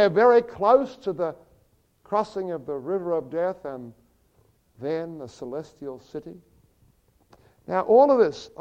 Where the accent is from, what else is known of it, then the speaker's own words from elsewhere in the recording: Melbourne, Victoria, Australia; I come from Melbourne, Victoria.